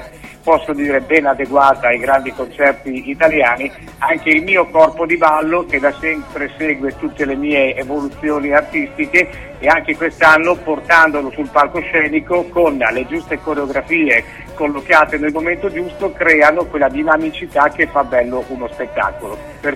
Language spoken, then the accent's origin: Italian; Emilia-Romagna, Italy; E io ti abbraccio da buon romagnolo in maniera fraterna